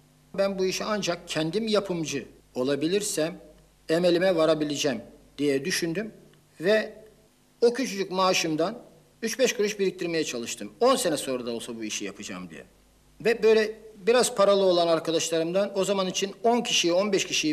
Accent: Istanbul, Turkey; born there; 1920 yılında İstanbul'da doğdum.

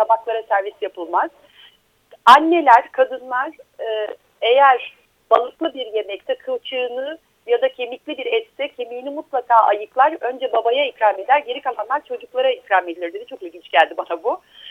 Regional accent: Istanbul, Turkey; Eyüplüyüm ben. İstanbul Eyüp semtliyim.

